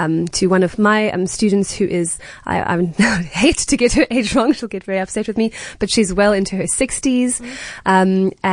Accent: Knysna, Western Cape, South Africa; I grew up in Knysna, so a total hippie, but didn't even know that there was such a thing as belly dancing until I came to Cape Town.

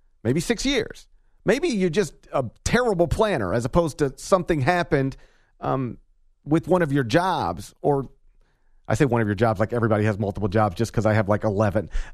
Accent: Memphis, Tennessee, United States; I live in Memphis, so my hometown has an Alliance of American Football franchise, or at least had.

